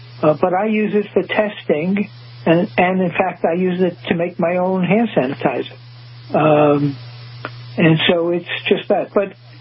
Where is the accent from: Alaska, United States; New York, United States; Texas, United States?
New York, United States; Brooklyn; Growing up in Brooklyn, sometimes people say to me, well, how did you get this knowledge about ethanol?